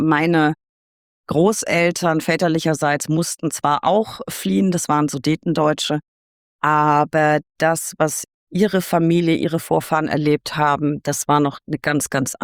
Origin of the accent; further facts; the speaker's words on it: Würzburg, Bavaria, Germany; Ich komme aus Würzburg. Also liegen unsere Wurzeln quasi im besten Teil Bayerns, in Franken.